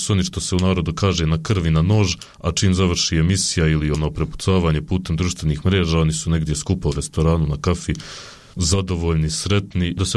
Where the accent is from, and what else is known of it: Bosnia & Herzegovina